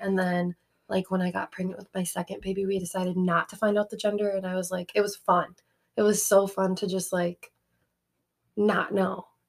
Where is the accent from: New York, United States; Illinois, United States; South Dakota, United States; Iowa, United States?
South Dakota, United States; And also, we are from South Dakota